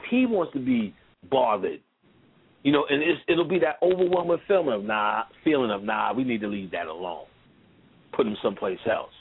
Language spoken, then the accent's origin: English; New Orleans, Louisiana, United States; New Orleans, yeah, I'm from New Orleans.